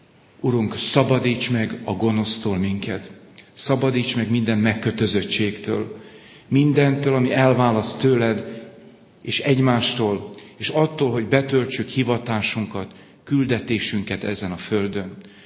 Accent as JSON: {"language": "Hungarian", "region": "Békés", "country": "Hungary", "tie": "born or raised there", "said": "Békés megyei vagyok, ott volt ez a szólás, hogy sötétben minden tehén fekete, nekünk is volt tehenünk, nagy családban nőttem föl"}